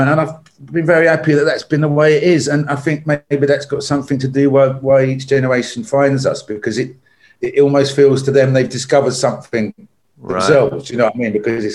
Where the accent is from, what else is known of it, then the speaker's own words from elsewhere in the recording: London, United Kingdom; Camden Town is where we were from, and it was an interesting place. It was very Irish.